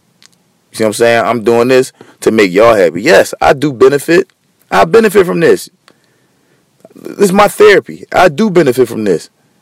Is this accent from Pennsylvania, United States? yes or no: yes; Philadelphia, Pennsylvania, United States; I'm from Philly. I live here.